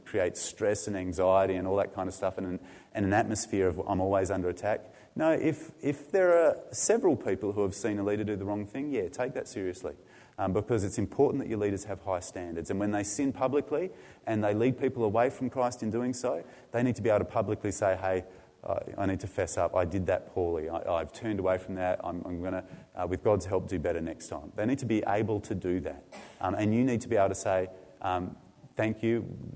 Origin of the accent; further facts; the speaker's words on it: Australia; That anti-authoritarian vibe that comes with being Australian. And there's plenty of research out there that says Australia's fairly unique in that we hate our leaders